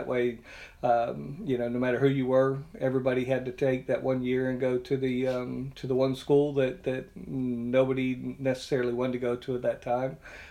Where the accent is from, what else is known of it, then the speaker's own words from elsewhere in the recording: Alabama, United States; I grew up in South Alabama, and it was a much different time and place than what we're used to and what we see today.